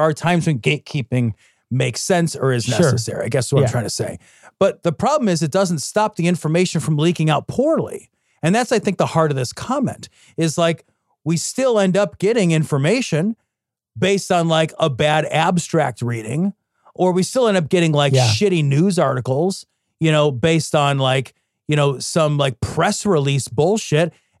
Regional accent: Idaho, United States; Let me just say that growing up in Idaho was weird.

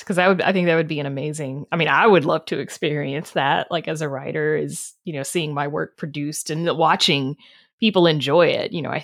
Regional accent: the South, United States; I grew up in the South.

